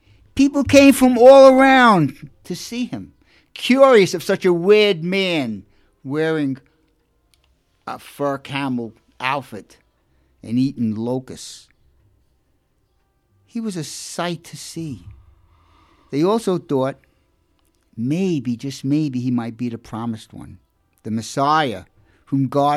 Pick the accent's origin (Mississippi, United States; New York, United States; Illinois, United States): New York, United States; Brooklyn; accent: Brooklyn; much better than I can do with my Brooklyn accent.